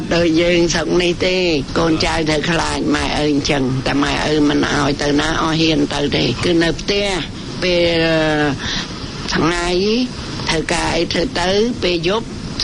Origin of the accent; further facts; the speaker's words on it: Kaoh Thkov, Kampong Chhnang, Cambodia; ស្រុកកំណើតខ្ញុំនៅខេត្តកំពង់ឆ្នាំងចានៅស្រុកកោះថ្កូវ